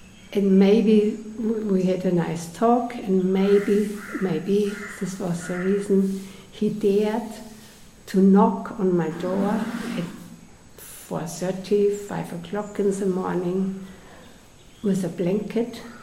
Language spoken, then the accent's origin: English; Munich, Bavaria, Germany; and I'm coming from Munich, there are also mountains, what should be special on the Himalaya